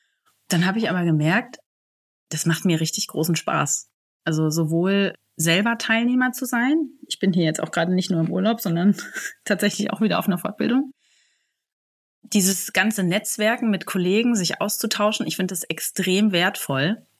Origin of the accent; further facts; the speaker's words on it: Bad Soden, Hesse, Germany; weil ich bin auch im Umkreis von Bad Soden groß geworden, in die Schule gegangen.